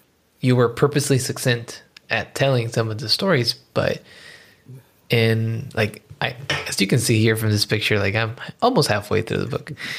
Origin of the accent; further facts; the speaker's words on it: Puerto Rico; I grew up in Puerto Rico